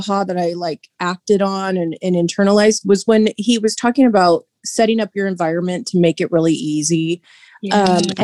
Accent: Camas, Washington, United States; I'm from Camas, Washington. It's Southwest Washington, right by Portland, Oregon.

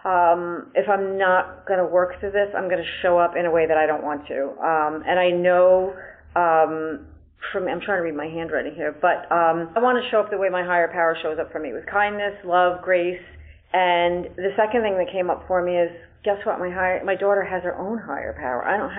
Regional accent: New York, United States; from New York.

